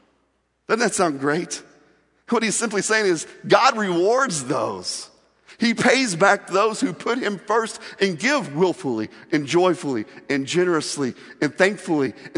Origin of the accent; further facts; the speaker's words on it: Midwest, United States; Now, growing up in the Midwest and farm country, I know a lot about farming.